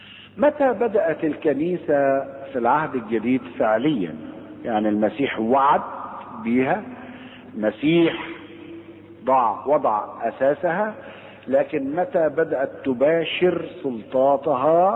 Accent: Egypt; افاكر في سنة 72 او في اواخر الستينات وبداية السبعينات كان في عندنا في مصر مشاكل كتير

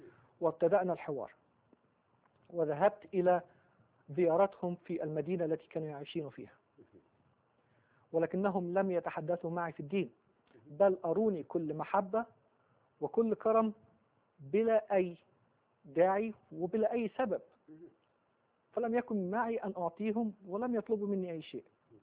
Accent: Alexandria, Alexandria Governorate, Egypt; أكبر الأولاد في أسرة مسلمة ملتزمة من مواليد الإسكندرية في مصر، وقد نشأت كما ذكرت في أسرة مسلمة ملتزمة،

